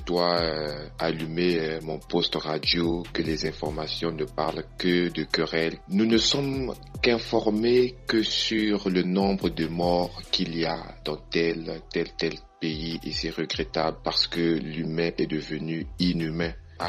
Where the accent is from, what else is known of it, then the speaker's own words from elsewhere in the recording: Republic of the Congo; now in Rwanda; Moi, je laisse cette note vocale depuis le Rwanda. Je suis du Congo-Brazzaville.